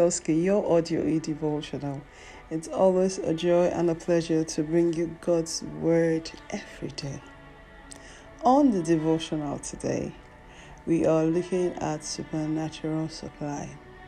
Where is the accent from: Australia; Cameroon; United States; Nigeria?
Nigeria; not only in Nigeria, my home country.